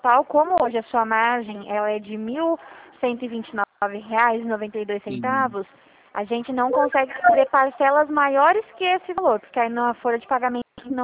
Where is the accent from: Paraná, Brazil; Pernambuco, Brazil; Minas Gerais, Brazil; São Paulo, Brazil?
São Paulo, Brazil; Dracena; eu sou de Dracena.